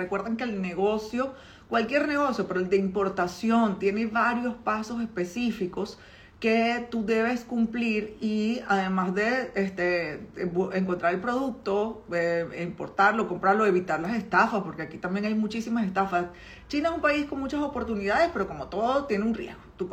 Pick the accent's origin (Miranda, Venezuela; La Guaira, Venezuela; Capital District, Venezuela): Miranda, Venezuela; Petare; born there; yo nací en Petare, que es una comunidad en Caracas, de las más pobres de Caracas